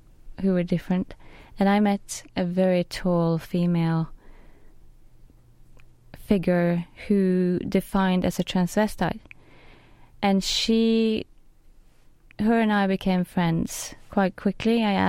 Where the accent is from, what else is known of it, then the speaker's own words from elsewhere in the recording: Norway; English is a second language; moved away as an adult; now in Birmingham, United Kingdom; Well, I moved from Norway to England in Birmingham in 2001, 2 days before September 11.